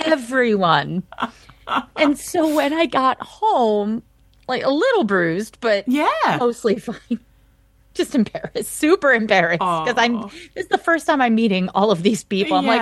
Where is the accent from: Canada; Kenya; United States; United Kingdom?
United States; Maine; I grew up in Maine, in very rural Maine.